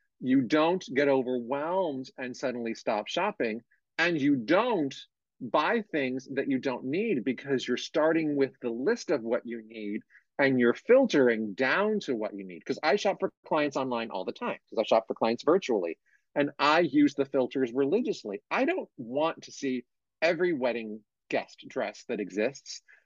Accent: United States; now in San Francisco, United States; I grew up outside of New York. I live outside of San Francisco

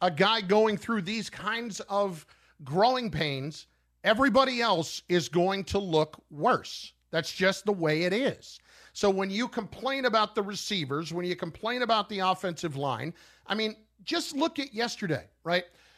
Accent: New Jersey, United States; I went to Hobart in upstate New York. But I'm from New Jersey.

